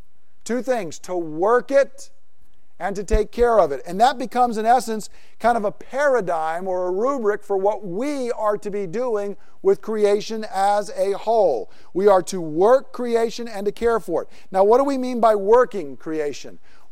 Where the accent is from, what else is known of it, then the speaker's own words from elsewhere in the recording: Georgia, United States; When I was a kid growing up in Georgia, we had a garden that was an acre big.